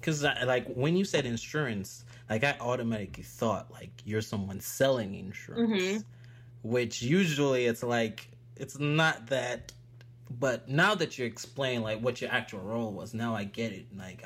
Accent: New York, United States; It is cold. I grew up in New York. It is cold.

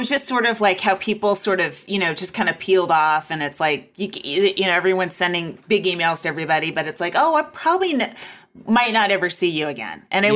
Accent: Walnut Creek, California, United States; I'm from Walnut Creek, California.

